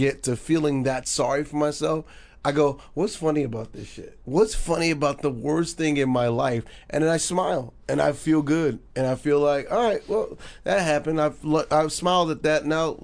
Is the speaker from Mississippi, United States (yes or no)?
no; New York, United States; I'm a New Yorker.